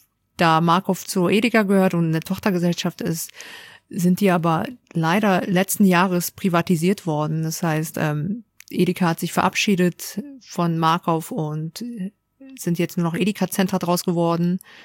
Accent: Hamburg, Germany; Und auch hier aufgewachsen, bin auch hier zur Schule gegangen. Ja, genau. Habe hier auch meine Ausbildung gemacht in Hamburg.

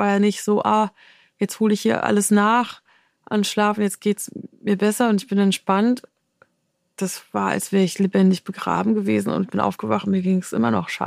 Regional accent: Rostock, Mecklenburg-Vorpommern, Germany; Natürlich nicht im Plattenbaugebiet in Rostock, wo ich groß geworden bin. Das war das Gegenteil von Natur.

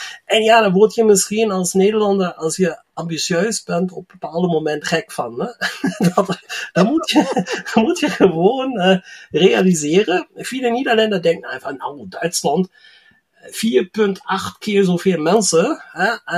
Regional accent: North Rhine-Westphalia, Germany; born there; NRW, wo ich herkomme, gebürtig, ist auch ein wundervolles Bundesland

